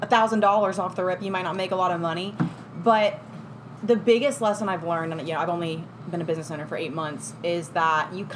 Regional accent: Houston, Texas, United States; Texas. I grew up in Houston.

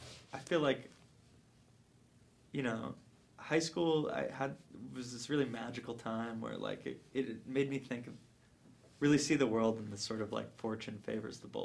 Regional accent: Los Angeles, California, United States; I think growing up in Los Angeles and Beverly Hills can do like two things simultaneously

